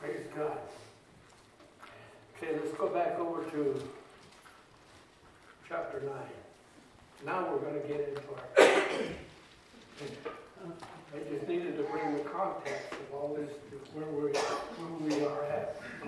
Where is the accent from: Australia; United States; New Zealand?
United States; born there; I'm glad I was born in America. First of all, I'm glad I'm American.